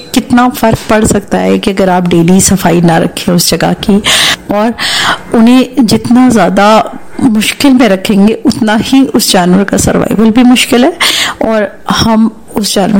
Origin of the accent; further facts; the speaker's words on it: Islamabad, Islamabad Capital Territory, Pakistan; میرا تعلق اسلام آباد سے ہے۔